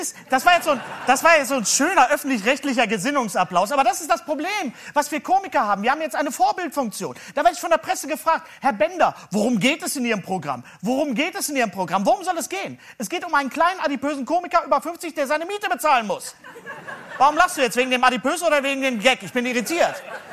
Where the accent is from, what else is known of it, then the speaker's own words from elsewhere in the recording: Bochum, North Rhine-Westphalia, Germany; ich komme aus Bochum, ja, da bekommt man das Parteibuch schon bei der Geburt